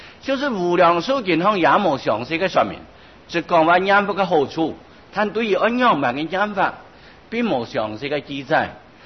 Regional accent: Taiwan; 像我们台湾人的习惯呢，法名按照内名，四号按照外名

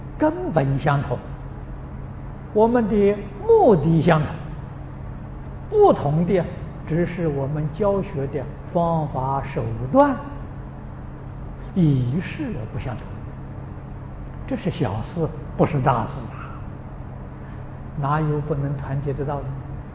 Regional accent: China; 婆罗门教我们中国人称它做印度教，啊，在新加坡大家称它做新度教

